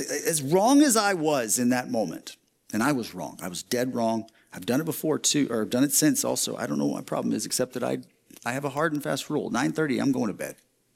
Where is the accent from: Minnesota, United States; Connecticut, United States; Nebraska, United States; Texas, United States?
Texas, United States; I'm from Texas, born and raised, spent 43 years of my life in Texas.